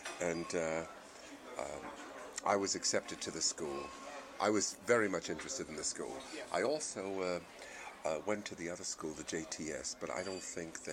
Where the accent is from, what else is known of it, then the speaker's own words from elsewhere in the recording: New York, United States; I grew up in New York, and I had a strong affinity for things that were Jewish